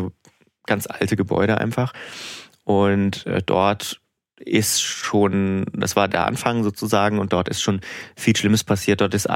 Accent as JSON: {"language": "German", "region": "Thuringia", "country": "Germany", "said": "ich komme aus Thüringen"}